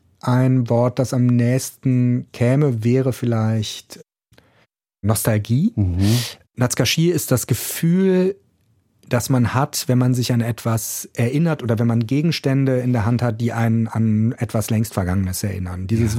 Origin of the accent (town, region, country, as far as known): Cologne, North Rhine-Westphalia, Germany; born or raised there